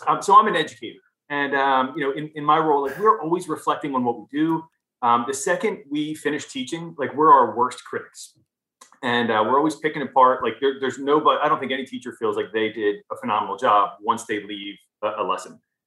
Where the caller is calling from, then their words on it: West Chester, Pennsylvania, United States; I'm in a town called Westchester, Pennsylvania. We're about, 45 minutes west of Philly.